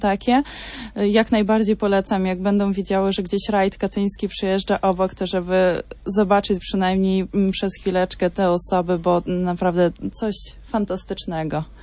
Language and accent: Polish; Maišiagala, Vilnius County, Lithuania; Ja pochodzę z miejscowości Mojszagoła, takiej położonej na północ od Wilna